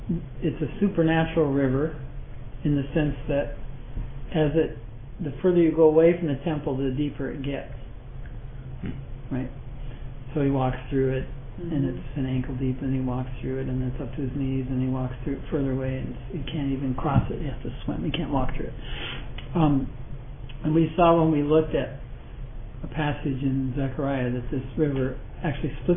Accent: Liverpool, North West England, United Kingdom; J.C. Ryle, who's from my hometown of Liverpool, in 1900

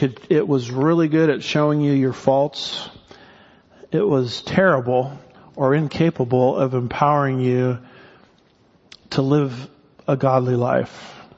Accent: California, United States; I'm from California and I moved to Texas. I got to the promised land as fast as I could, by the way.

